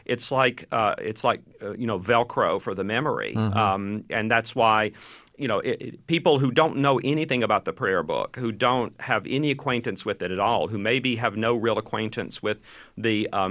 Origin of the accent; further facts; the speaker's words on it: Birmingham, Alabama, United States; When I grew up in Birmingham, Alabama in the 1960s, when I was a kid there, I went to public schools